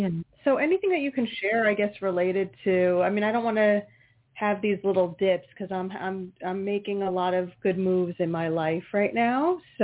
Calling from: Pennsylvania, United States; I'm calling from Pennsylvania.

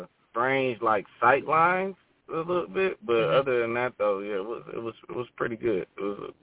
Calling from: Detroit, Michigan, United States; and I'm calling from Detroit.

